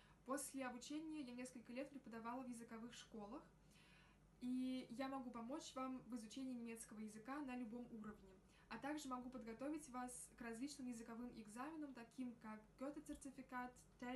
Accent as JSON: {"language": "German", "country": "Russia", "second_language": "German", "moved": "yes", "lives_now": "Germany", "said": "Ich bin Deutschlehrerin und komme ursprünglich aus Russland. Seit einigen Jahren lebe ich in Deutschland. Ich lerne Deutsch seit meiner Kindheit und habe Germanistik in Russland studiert."}